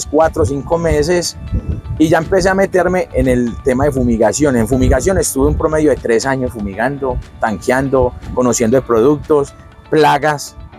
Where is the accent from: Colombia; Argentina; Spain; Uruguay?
Colombia; Fredonia, Antioquia; Yo vengo del municipio de Antioquia, se llama Fredonia, de una vereda llamada Combia Chiquita.